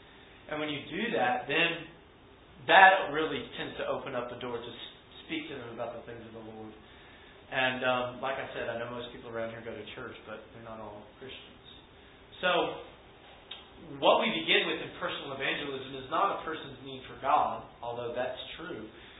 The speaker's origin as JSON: {"language": "English", "region": "Louisiana", "country": "United States", "tie": "born or raised there", "said": "because I didn't know many people that went to church unless they went to Mass growing up in Louisiana."}